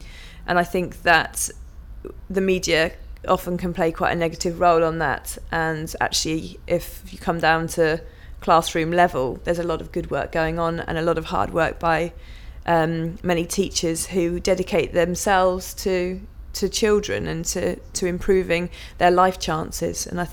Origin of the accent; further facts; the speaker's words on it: Fordingbridge, South West England, United Kingdom; also born or lived in Salisbury; I was born in Oddstock Hospital in Wiltshire, in Salisbury, so I haven't ever really travelled too far away from the point where I was born. Lived in Fordingbridge. My mum and dad still live in the house where I grew up